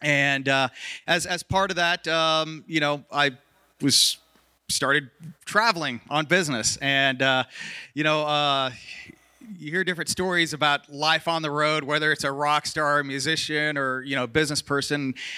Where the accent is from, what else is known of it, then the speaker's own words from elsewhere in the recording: Wichita, Kansas, United States; also born or lived in New Mexico, United States / Texas, United States; So I was born in New Mexico, growing up, lived there, lived in Texas, and then ended up in Wichita.